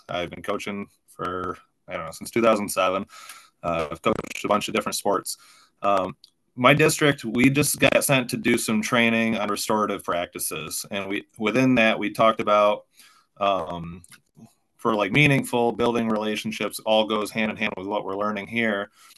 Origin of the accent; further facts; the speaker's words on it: Addison, New York, United States; I'm from Addison, New York. I teach here.